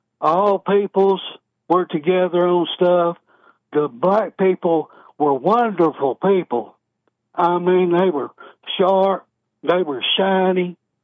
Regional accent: Memphis, Tennessee, United States; born there; I'm 74 years old.

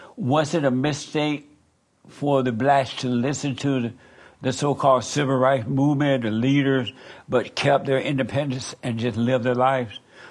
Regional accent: Alabama, United States; I grew up in Alabama, mm-hmm. under Jim Crow law and all that stuff.

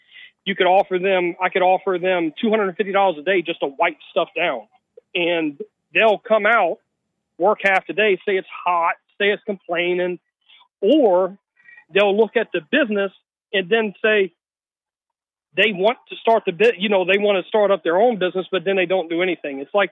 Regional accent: New Orleans, Louisiana, United States; No, I'm actually white, but I'm actually Cajun, so I'm

